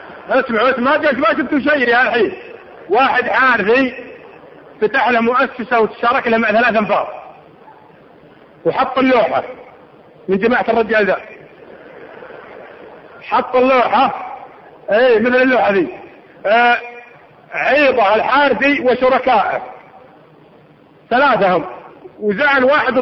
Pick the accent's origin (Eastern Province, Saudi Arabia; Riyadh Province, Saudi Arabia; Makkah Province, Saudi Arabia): Eastern Province, Saudi Arabia; Dammam; طلعت مرة على الرصيف هنا الكرنيش عندنا في الدمام